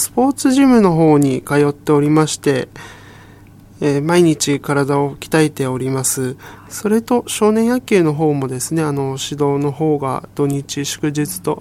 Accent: Sagamihara, Kanagawa, Japan; 出身は相模原市の方になります。

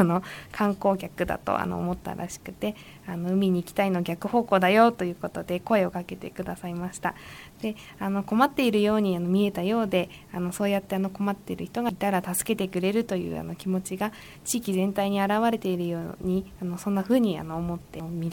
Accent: Kugenuma, Kanagawa, Japan; 私は鵠沼の出身です。

